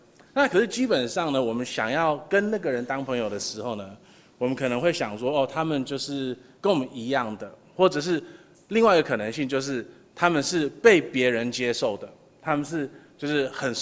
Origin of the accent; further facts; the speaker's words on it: Taiwan; 就是我们台湾人嘛，台湾人就是吃是最重要的